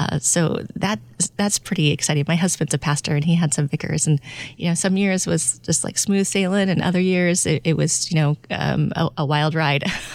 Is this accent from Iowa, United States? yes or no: yes; Iowa, United States; I'm from Iowa.